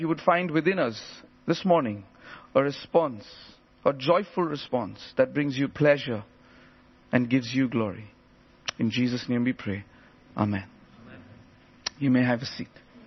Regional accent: India; now in England; I don't know if you feel it here in England, but I come from India.

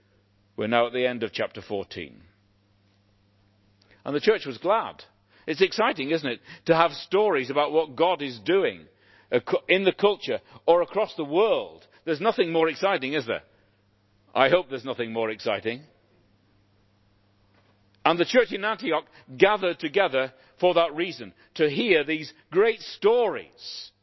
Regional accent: Northern Ireland, United Kingdom; So I'm from Northern Ireland, okay, and I love Northern Ireland

